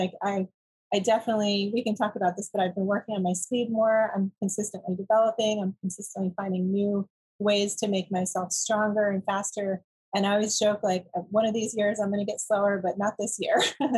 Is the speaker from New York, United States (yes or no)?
no; Hawaii, United States; I said, I'm from Maui.